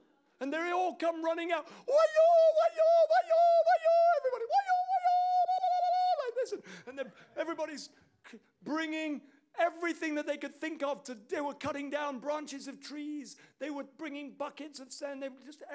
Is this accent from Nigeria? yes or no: yes; Northern Nigeria, Nigeria; Yes, I am a black man in a white skin. I was born in Nigeria. I still speak Hausa. I grew up there for 18 years.